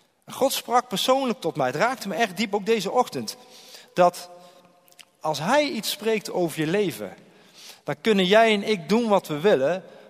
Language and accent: Dutch; Eindhoven, North Brabant, Netherlands; Ik wil me alvast excuseren voor mijn uitspraak. Ik kom uit Brabant, uit Eindhoven.